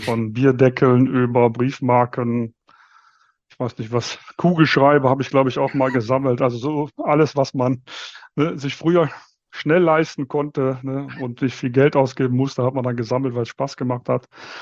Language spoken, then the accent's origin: German; Viersen, North Rhine-Westphalia, Germany; born there; now in Munich, Germany; Ich komme natürlich aus dem Rheinland. Bin in der Nähe von Düsseldorf geboren, in Viersen, weiß nicht, wer das kennt, knapp neben Gladbach.